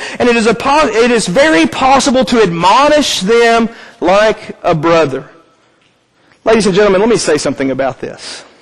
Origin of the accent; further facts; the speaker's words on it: Lawrenceburg, Tennessee, United States; I grew up in Lawrenceburg, Tennessee.